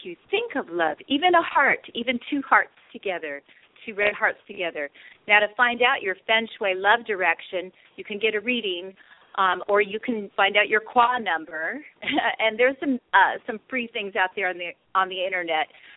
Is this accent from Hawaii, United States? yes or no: yes; Hawaii, United States; I'm from Hawaii, and so I have a huge ohana there